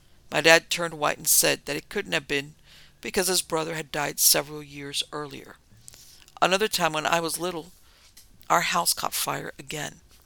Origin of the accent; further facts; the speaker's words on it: Canova, West Virginia, United States; I grew up in Canova, West Virginia, in a house that's been in my family for many, many years.